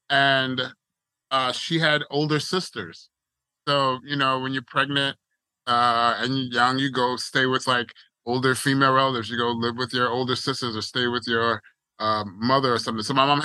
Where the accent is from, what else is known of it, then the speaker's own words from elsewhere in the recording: Compton, California, United States; born there; I was born in Compton.